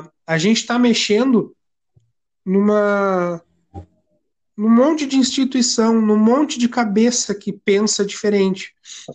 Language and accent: Portuguese; Pelotas, Rio Grande do Sul, Brazil; a gente é aqui de Pelotas, no Rio Grande do Sul, e a gente está acompanhando as notícias do nosso estado.